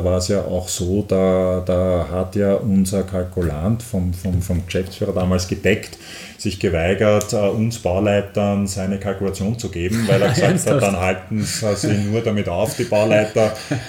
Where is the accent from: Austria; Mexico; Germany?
Austria; auch nur bei uns in Österreich